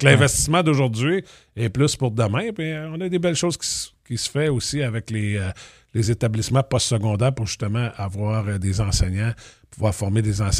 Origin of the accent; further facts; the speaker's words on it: Ontario, Canada; en tant que franco-ontarien, on est tout un peu coupable de...